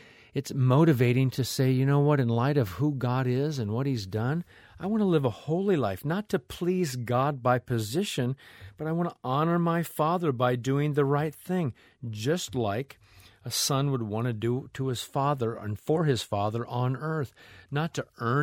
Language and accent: English; Midwest, United States; When I was in Kansas, I thought, no wonder I say different, because I'm from the Midwest and they all say different.